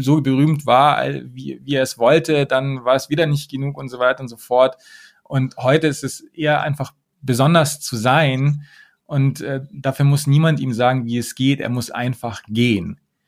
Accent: Munich, Bavaria, Germany; ich komme aus München und ich bin so privilegiert

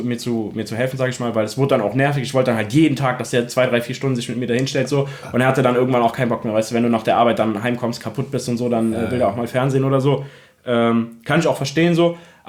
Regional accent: Remagen, Rhineland-Palatinate, Germany; now in Bad Breisig, Germany

